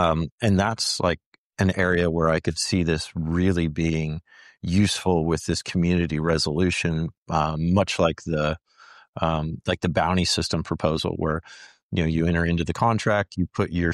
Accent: Kansas, United States; you know, we're both from Western Kansas

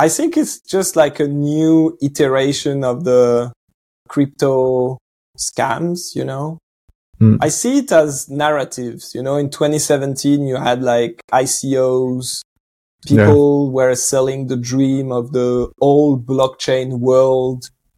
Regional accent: France; I'm in my 30s. I live in France. I'm born and raised in France. I've been traveling a lot over the last like 4 years in Latin America.

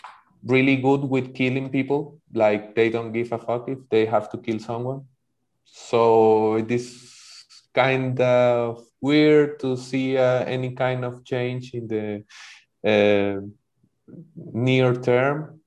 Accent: Venezuela; Yeah, I think that the worst year for many of the Venezuelans was that 2016, because we have tw

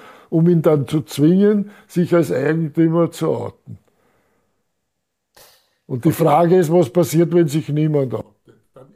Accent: Austria; Also wenn ich da als Österreicher sitze, muss ich in Österreich eine Konzession haben

